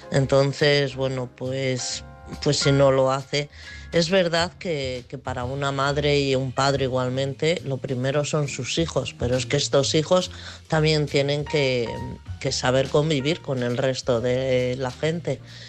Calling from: Mejorada del Campo, Community of Madrid, Spain; de Mejorada del Campo.

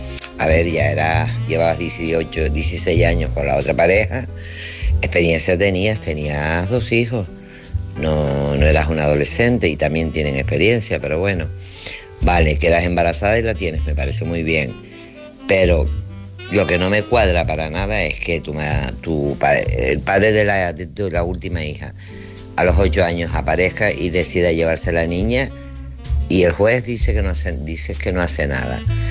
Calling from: Tenerife, Canary Islands, Spain; de Tenerife.

